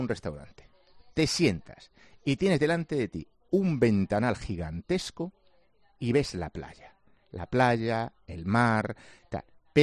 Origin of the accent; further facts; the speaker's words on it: Ferrol, Galicia, Spain; yo soy de Ferrol. Soy ferrolano.